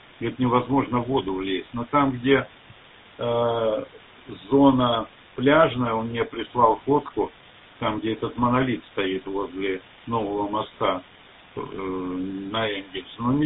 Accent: Saratov, Saratov Oblast, Russia; moved away; я сам из Саратова, но живу в еврозоне с 1974 года, имею вид на жительство в Польше, а так постоянно нахожусь либо в Калининградской области, либо в Литве, либо в Норвегии

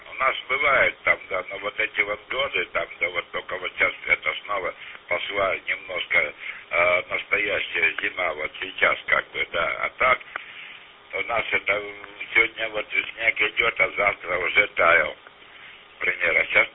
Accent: Barnaul, Altai Krai, Russia; now in Almaty, Kazakhstan; я бывший россиянин. Это Барнаульский, Алтайский, Наби, там, да, станция Устагменки, там жил когда-то. Сейчас вот в Алма-Ата.

